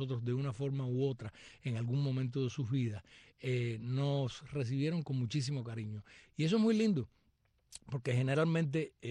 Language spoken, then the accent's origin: Spanish; Cuba; soy una cubana para el bien y no para el mal.